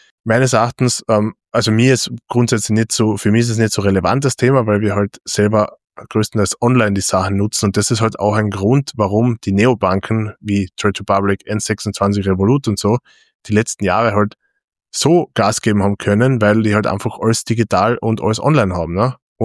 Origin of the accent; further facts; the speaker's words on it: Feldkirchen, Carinthia, Austria; also ich komme aus Feldkirchen ursprünglich